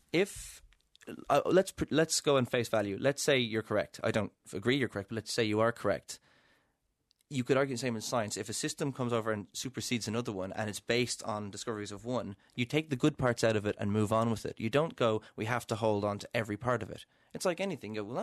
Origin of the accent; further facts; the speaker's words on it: Riyadh, Riyadh Province, Saudi Arabia; I grew up in Saudi Arabia, in Riyadh, a theocracy for 11 years, a hardline Wahhabi Muslim.